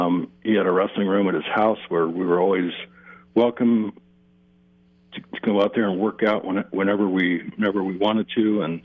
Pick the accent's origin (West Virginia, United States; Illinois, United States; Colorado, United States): Colorado, United States; Fruita; But kind of the cool thing about growing up in Fruita is you learn so much from all the wrestlers that came before you